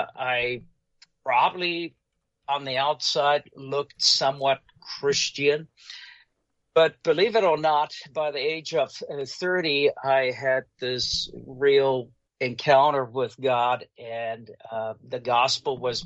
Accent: South Africa; I grew up in the Dutch Reformed churches of South Africa. Yeah, I was born and raised in South Africa, grew up in a Dutch Reformed church.

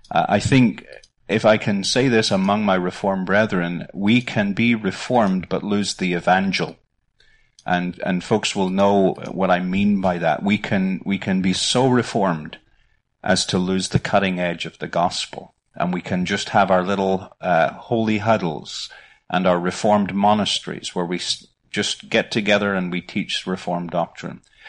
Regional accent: Northern Ireland, United Kingdom; accent: Northern Irish; now in United States; I've many accents, my brother, but I haven't really won the American accent yet. I'm sorry, it's still my Northern Irish accent. I'm losing it, and I'm, you know, my colleagues from back home will say I've completely lost it.

